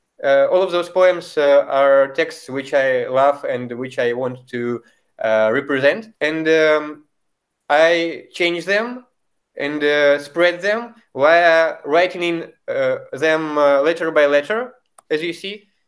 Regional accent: Belarus; English is a second language; I am originally from Belarus. And my culture, which is quite a rare culture, it inspires me a lot

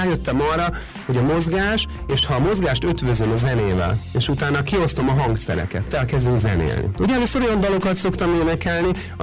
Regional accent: Hungary; hát magyarok vagyunk, tehát hogy azokkal is ismerkedjünk meg.

